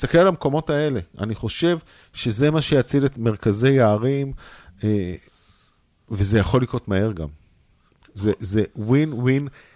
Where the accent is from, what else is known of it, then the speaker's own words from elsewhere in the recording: Ra'anana, Central District, Israel; also born or lived in Kfar Saba; אני כפר סבאי, אני באתי מרעננה במקור